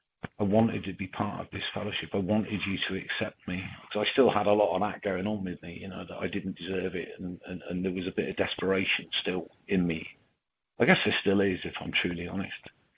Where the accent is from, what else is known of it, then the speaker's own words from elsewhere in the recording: Taunton, South West England, United Kingdom; I went home to where I lived before I got, which is my hometown, which was Taunton in the West Country.